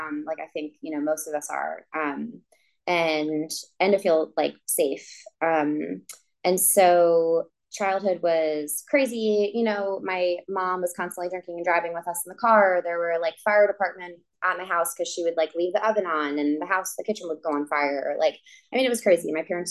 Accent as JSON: {"language": "English", "town": "Long Island", "region": "New York", "country": "United States", "tie": "born or raised there", "said": "I grew up in Long Island, New York, in a crazy dysfunctional house."}